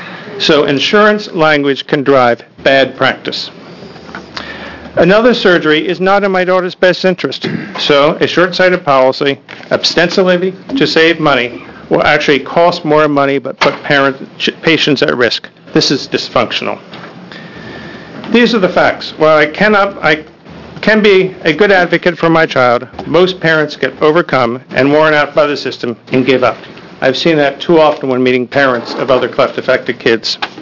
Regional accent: Eugene, Oregon, United States; I come from Eugene.

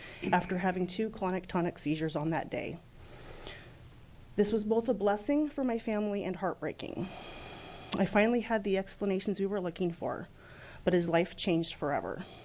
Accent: Troutdale, Oregon, United States; I am from Troutdale

